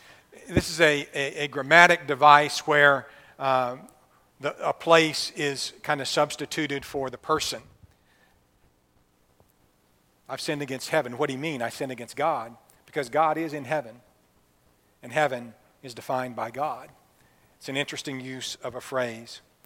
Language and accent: English; Athens, Alabama, United States; of Athens, Alabama. So, you know, if I go someplace, where are you from? Well, I'm from Athens.